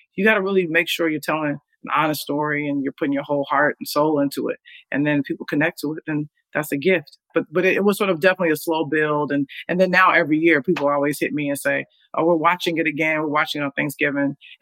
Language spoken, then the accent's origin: English; Chicago, Illinois, United States; You know, growing up in Chicago, man, it's like that was Camelot.